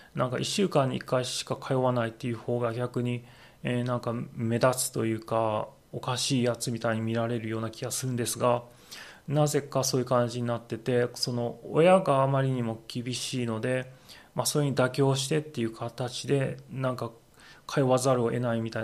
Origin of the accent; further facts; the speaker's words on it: Hino, Shiga, Japan; 僕は滋賀県の日野町という田舎町に生まれ育ちました。